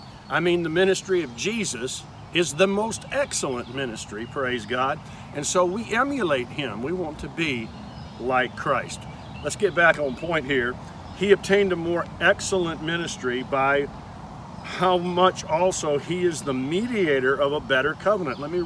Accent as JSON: {"language": "English", "region": "New York", "country": "United States", "said": "I'm here from Boosti, New York"}